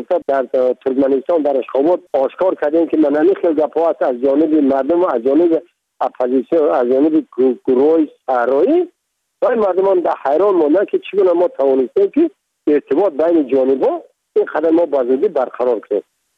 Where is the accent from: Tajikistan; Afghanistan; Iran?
Tajikistan; first language Tajik; من تاجیک هستم، تو هم تاجیک هستی، زبان منم تاجیک هست، دینم این هست،